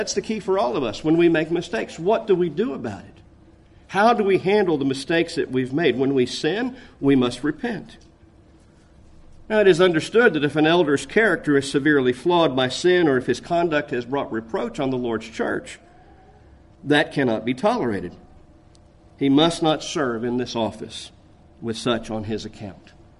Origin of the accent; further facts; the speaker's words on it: Lakeland, Florida, United States; I grew up in Florida and watched most of the Apollo and many of the shuttles go off from my home in Lakeland.